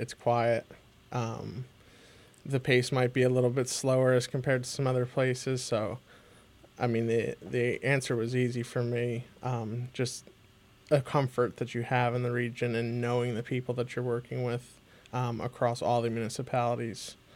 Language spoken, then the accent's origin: English; Roseto, Pennsylvania, United States; now in Phillipsburg, United States; I am born and raised in Rosetta, which is one of the small boroughs. I lived there for 27 out of the 28 years of my life until recently moving to Phillipsburg, New Jersey.